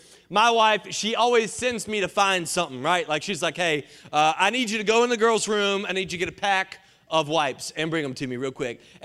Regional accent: North Carolina, United States; I'm from Johnson County, North Carolina, JoCo. I love North Carolina. It's phenomenal. But sometimes, man, the JoCo, it just comes out.

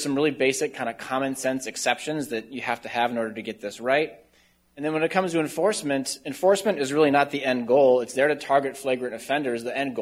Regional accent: Northfield, Minnesota, United States; Eagan last night, my hometown of Northfield last night, put a policy in place.

